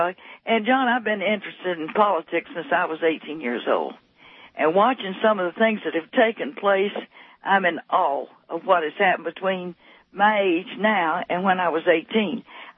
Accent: South Carolina, United States; I'm originated from South Carolina.

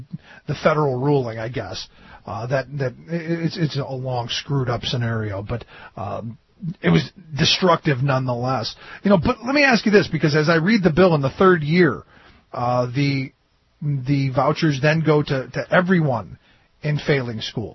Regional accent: Cleveland, Ohio, United States; I think as a kid growing up in Cleveland, we did probably something dumber than vouchers.

